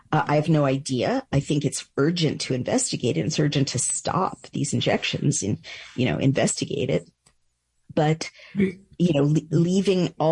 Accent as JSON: {"language": "English", "region": "California", "country": "United States", "said": "I mean, I'm from California, so I'm getting a little bit kind of, Eastern versus Western here"}